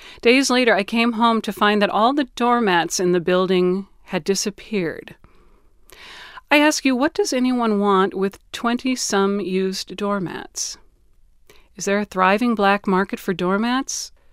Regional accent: Minnesota, United States; Why? I don't know. I'm from Minnesota.

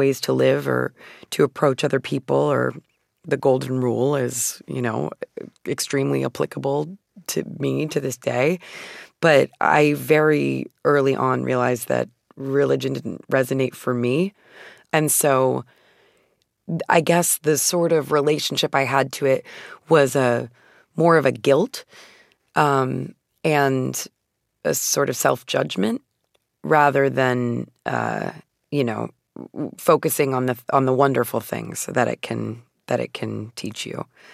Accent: Phoenix, Arizona, United States; I'm from Phoenix, Arizona, and I was born in 1988, so the majority of my childhood took place in the 90s

